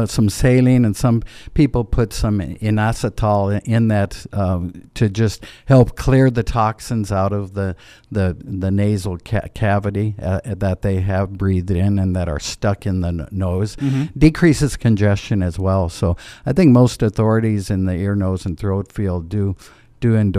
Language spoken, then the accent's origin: English; Clarkson, Nebraska, United States; now in Norfolk, United States; Clarkson, Nebraska, a small town, grocery business.